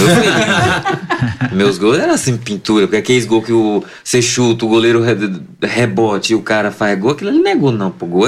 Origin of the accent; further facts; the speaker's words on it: Itabuna, Bahia, Brazil; Uma vez, isso eu tava na minha cidade, lá no sul, porque eu sou de Itabuna, no sul da Bahia.